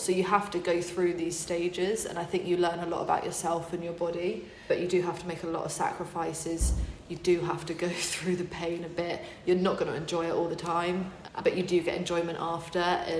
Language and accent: English; Hindhead, South East England, United Kingdom; Yeah, Elstead, and then the Bourne Club a little bit, and then I was also at like St George's with Justin Sharing. This is when I was like 8, 9, 10.